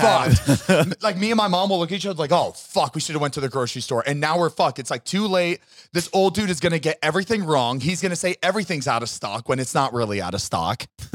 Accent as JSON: {"language": "English", "region": "Florida", "country": "United States", "said": "We still have our Florida man because we're from Florida"}